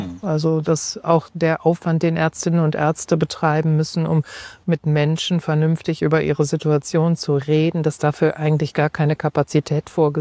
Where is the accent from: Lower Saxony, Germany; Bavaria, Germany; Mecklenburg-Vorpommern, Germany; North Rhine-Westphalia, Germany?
North Rhine-Westphalia, Germany; Gelsenkirchen; ich komme aus Gelsenkirchen, ich wohne in Gelsenkirchen